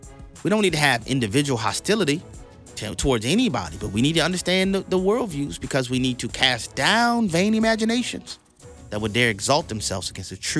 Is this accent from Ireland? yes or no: no; United States; Guys, I'm an American. I have compassion for fellow Americans.